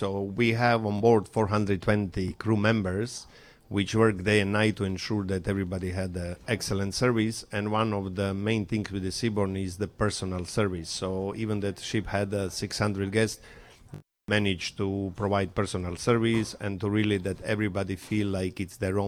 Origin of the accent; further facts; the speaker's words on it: Split, Split-Dalmatia County, Croatia; I'm coming from Croatia, beautiful sunny Croatia, city of Split.